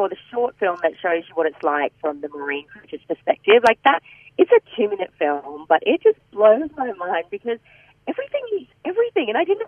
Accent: Queensland, Australia; I grew up in North Queensland, and so for me it's all about the reef and diving and freediving and coral.

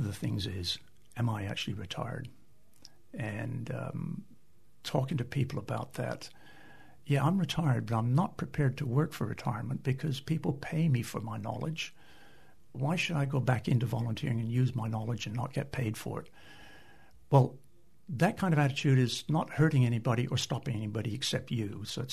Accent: Canada; moved away; You can tell by my accent, I'm not from here. I'm originally Canadian, left my family behind in 40 years ago, back in the mid-70s.

